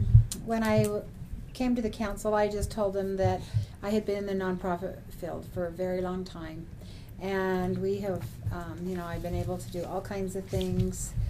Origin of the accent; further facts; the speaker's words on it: Utah, United States; But I grew up in Cache Valley, so Utah State Aggie, but have been down here a long time.